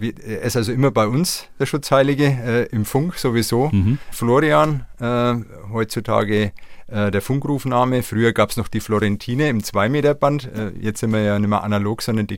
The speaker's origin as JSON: {"language": "German", "town": "Nuremberg", "region": "Bavaria", "country": "Germany", "tie": "born or raised there", "said": "Ich bin in Johannes aufgewachsen, mitten in Nürnberg letztlich."}